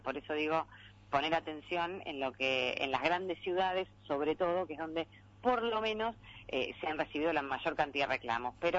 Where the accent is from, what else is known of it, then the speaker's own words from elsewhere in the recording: Junín, Buenos Aires Province, Argentina; yo que soy de Junín